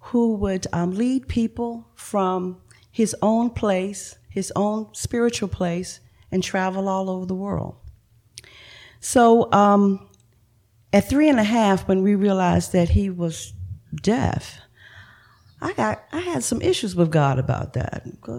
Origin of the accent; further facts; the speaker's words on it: Richmond, Virginia, United States; now in Maryland, United States; Wade actually, I hail from Richmond, Virginia.